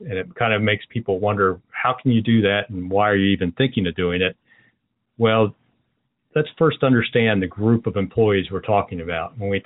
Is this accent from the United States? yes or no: yes; Maryland, United States; also born or lived in Washington, D.C.; I was born in Washington, D.C., right in the belly of the beast, and I grew up in the Maryland suburbs.